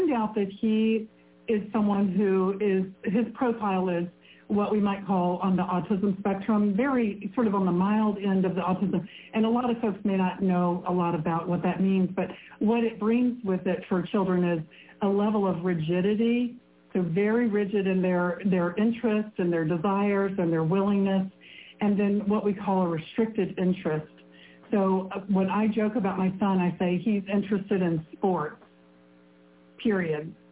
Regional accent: Mississippi, United States; And I grew up in Mississippi, so I was, you know, a bit removed from a lot of context for

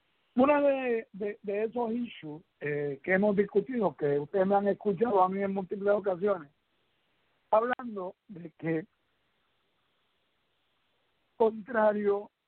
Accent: Puerto Rico; Aquí quienes componen los partidos políticos somos los puertorriqueños del sistema

